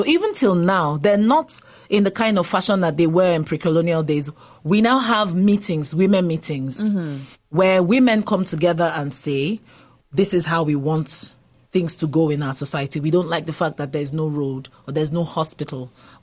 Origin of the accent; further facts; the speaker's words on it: Imo, Nigeria; I'm from Imo State, and one of the communities around the airport, where the airport is located, from the airport to my home has terrible roads.